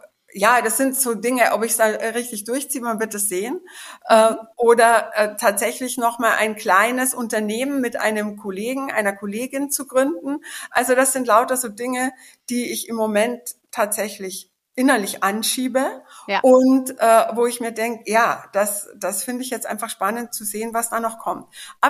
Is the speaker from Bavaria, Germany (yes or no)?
yes; Bavaria, Germany; Das ist für mich, die aus Bayern kommt, also eher Berge, als Wasser vor sich hat, sehr idyllisch, wo ich herkomme.